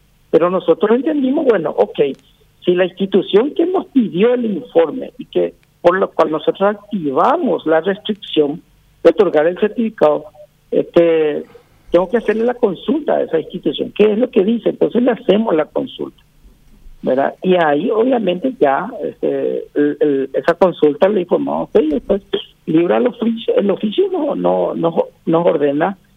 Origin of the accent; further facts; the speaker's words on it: Paraguay; Como paraguayo estoy convencido